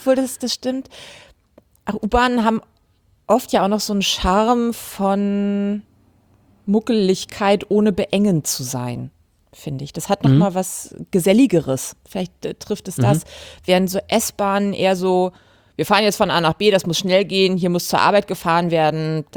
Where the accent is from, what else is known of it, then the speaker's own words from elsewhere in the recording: Hamburg, Germany; Ich bin in Hamburg groß geworden